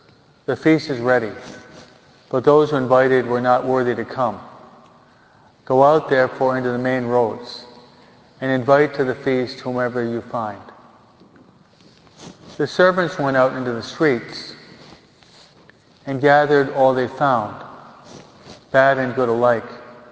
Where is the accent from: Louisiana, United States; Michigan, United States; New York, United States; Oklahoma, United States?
New York, United States; I was brought up and raised in New York, and I don't remember any of my Catholic friends ever missing Mass on Sunday.